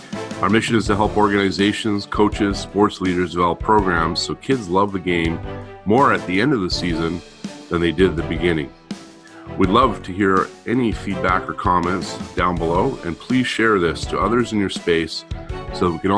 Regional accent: Montreal, Quebec, Canada; when I grew up in Montreal, that we had outdoor rinks.

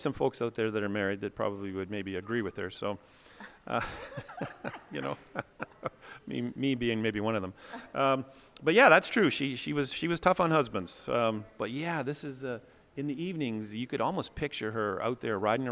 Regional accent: Ontario, Canada; I'm from Toronto, Ontario, just outside of Toronto, and my dad had sold his bakery way back in the late early 70s, and he bought a golf course. So I grew up on a golf course

